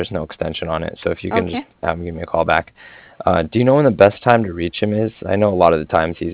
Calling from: Cardiff, Wales, United Kingdom; And I was calling from Cardiff.

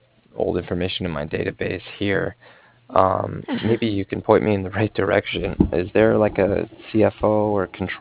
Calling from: Cardiff, Wales, United Kingdom; I'm calling from Cardiff

